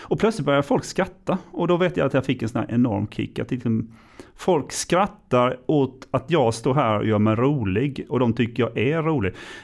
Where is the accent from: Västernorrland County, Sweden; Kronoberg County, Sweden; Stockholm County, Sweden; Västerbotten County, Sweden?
Kronoberg County, Sweden; Ljungby; Jag är född och uppvuxen här i Ljungby. Sen har jag pluggat till mellanstadielärare en gång i tiden, Kalmar. Och så jobbade jag där några år och sen så kom jag tillbaka hit